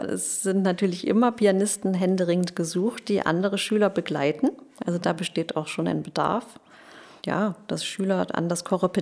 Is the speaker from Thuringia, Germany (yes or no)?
yes; Weimar, Thuringia, Germany; Ich komme aus Weimar und war dort an der Musikhochschule bzw. an dem Musikgymnasium Belvedere.